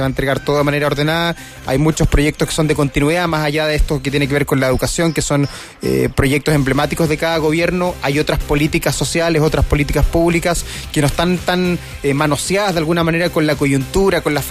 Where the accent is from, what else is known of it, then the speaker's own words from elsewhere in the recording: Chile; como chileno